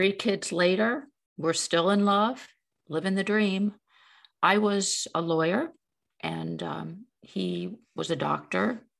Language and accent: English; Pennsylvania, United States; I am. I was born outside Philadelphia.